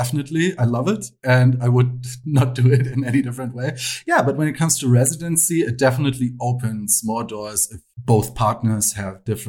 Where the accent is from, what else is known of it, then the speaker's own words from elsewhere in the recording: Hesse, Germany; Yes, I'm from Germany, near Frankfurt, but I've been traveling for 4 years now. 4.5 by now, almost.